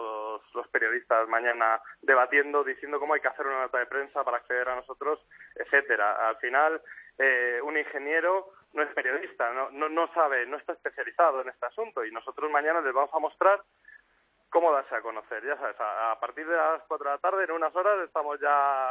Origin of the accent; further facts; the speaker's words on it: Madrid, Community of Madrid, Spain; yo soy de Madrid